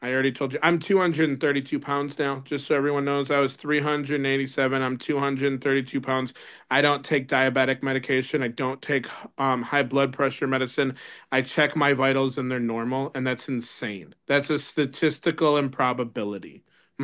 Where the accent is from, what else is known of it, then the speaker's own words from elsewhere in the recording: Chicago, Illinois, United States; now in Wisconsin, United States; I am from Chicago. I'm born and raised. I'm Wisconsin now.